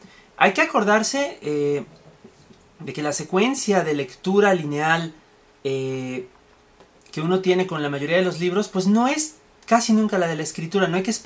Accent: Toluca, State of Mexico, Mexico; Saludos a mi tierra, a Toluca.

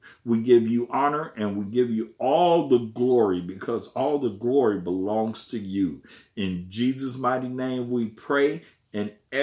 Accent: Chicago, Illinois, United States; from over there in Chicago, in Illinois, my hometown.

